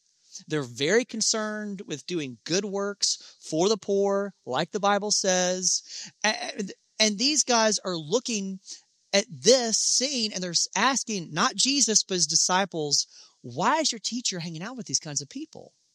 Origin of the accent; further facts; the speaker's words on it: Alabama, United States; In my home state of Alabama, along one of the highways outside of Montgomery, there's this big sign that has a big red devil on it